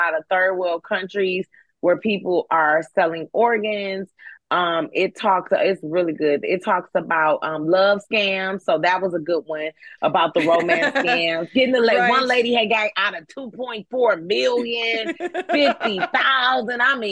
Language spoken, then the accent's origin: English; Detroit, Michigan, United States; I'm from Detroit. I have a couple guns.